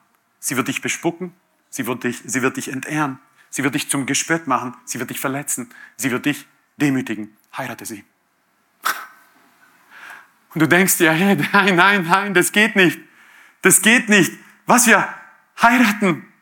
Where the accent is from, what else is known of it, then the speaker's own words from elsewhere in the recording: Croatia; Ich bin in einer patriarchalischen Gesellschaft aufgewachsen als Kroate.